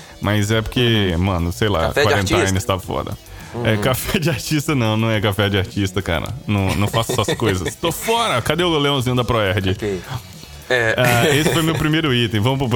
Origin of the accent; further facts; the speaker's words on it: Espírito Santo, Brazil; quem não sabe, eu sou capixaba, sou do Espírito Santo.